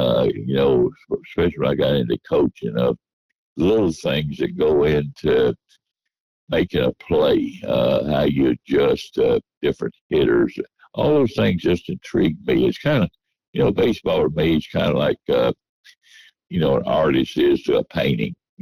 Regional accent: Nashville, Tennessee, United States; Well, I did grow up close to the Nations. We called it Lower West Nashville.

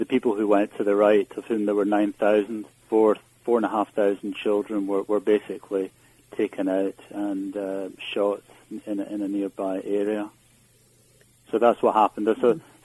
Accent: Glasgow, Scotland, United Kingdom; when I was growing up in Glasgow

